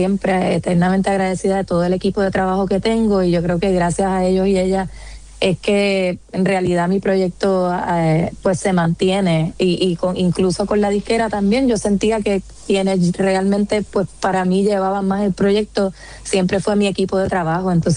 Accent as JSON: {"language": "Spanish", "country": "Puerto Rico", "said": "lo que somos los puertorriqueños"}